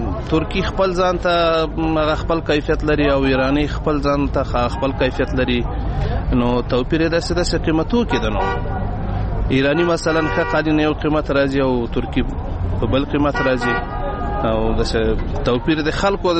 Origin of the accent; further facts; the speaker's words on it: Logar, Afghanistan; زه د لوګر ولایت اوسیدونکی یم.